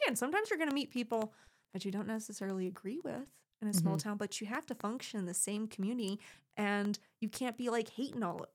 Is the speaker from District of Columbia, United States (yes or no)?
no; Florida, United States; also born or lived in Arizona; Again, I'm from Florida, and I did my master's in Arizona, and I never envisioned myself ever living in Colorado. And mm-hmm. I am from big cities, you know, a minimum 100,000 people.